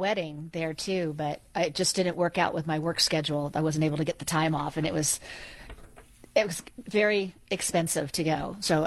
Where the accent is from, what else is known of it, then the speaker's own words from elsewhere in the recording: Scotland, United Kingdom; I'm Scottish, so yes, I listen to a lot of Scottish music.